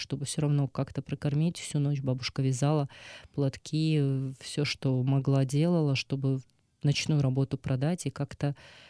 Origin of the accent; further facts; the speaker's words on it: Kherson Oblast, Ukraine; born there; Несмотря на то, что моя мама родилась в Узбекистане, мой отец родился в Узбекистане, мы родились в Херсонской области.